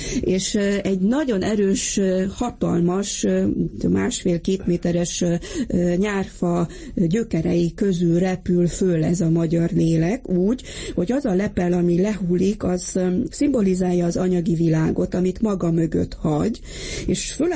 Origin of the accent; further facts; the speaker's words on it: Transylvania, Romania; én erdélyi magyar, székely magyar vagyok